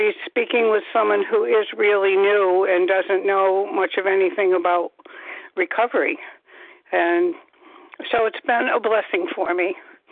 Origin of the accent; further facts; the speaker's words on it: Connecticut, United States; I'm from Connecticut, a compulsive overeater.